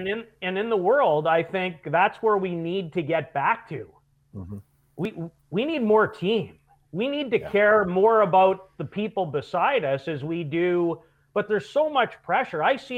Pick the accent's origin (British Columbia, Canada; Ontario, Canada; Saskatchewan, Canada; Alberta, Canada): Saskatchewan, Canada; Saskatoon; or me growing up in Saskatoon